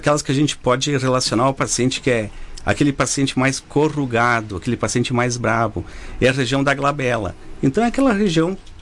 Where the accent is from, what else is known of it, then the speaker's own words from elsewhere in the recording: Rio Grande do Sul, Brazil; Mas é importante saber que nós somos gaúchos.